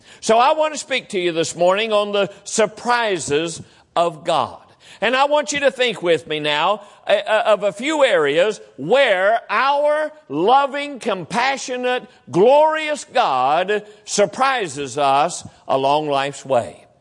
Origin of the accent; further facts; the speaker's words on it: West Virginia, United States; also born or lived in Illinois; Growing up in West Virginia and now and living in Illinois and then living here for the last 18, 19 years, it's all I've ever known.